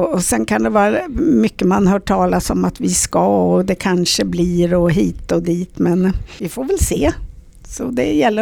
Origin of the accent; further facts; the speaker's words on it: Östergötland, Sweden; Det är inte så långt ifrån där jag är född, även om jag är östgöte och hon var smålänning.